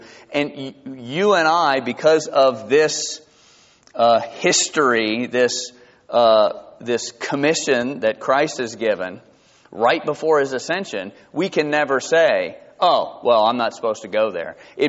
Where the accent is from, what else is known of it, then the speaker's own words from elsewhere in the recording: Georgia, United States; I'm from South Georgia.